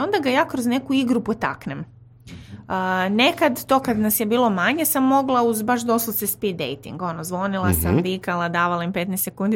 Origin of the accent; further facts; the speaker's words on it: Zagreb, City of Zagreb, Croatia; ja sam iz Zagreba